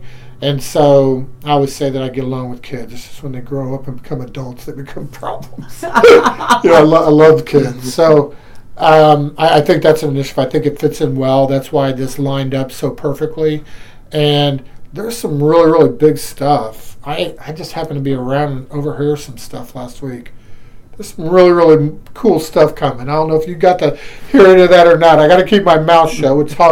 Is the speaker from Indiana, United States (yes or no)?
yes; Madison, Indiana, United States; moved away as an adult; now in Mexico; So I'm born and raised in Madison, Indiana.